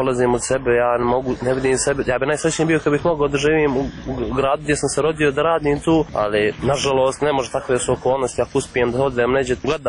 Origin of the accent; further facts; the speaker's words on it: Montenegro; Ja sam na Crnogorac i volim svoju državu